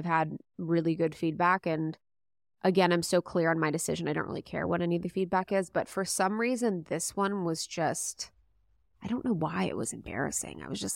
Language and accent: English; Midwest, United States; It's not, we're Catholic, we grew up in Midwest, you know, where these things.